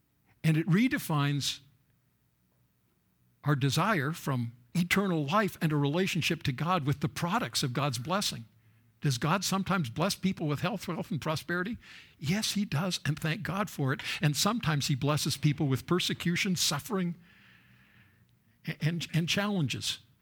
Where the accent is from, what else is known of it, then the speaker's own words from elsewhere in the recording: Canada; I'm from Canada